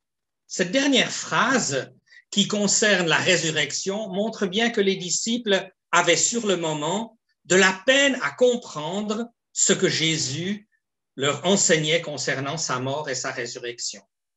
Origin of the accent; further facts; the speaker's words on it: Switzerland; Une telle crise, peut-être dans quelques pays en Afrique ou en Chine, mais pas chez nous en Suisse.